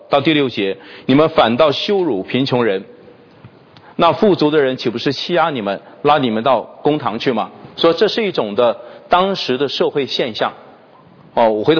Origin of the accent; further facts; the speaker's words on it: China; 我们大陆人